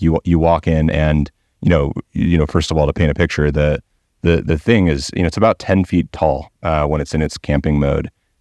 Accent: Colorado, United States; I grew up in Colorado. I'm a kind of native Coloradan, and love Colorado.

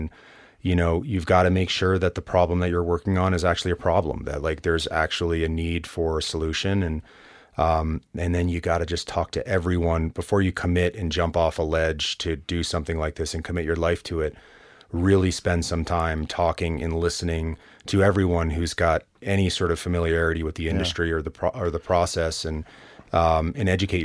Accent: East Coast, United States; I grew up on the East Coast.

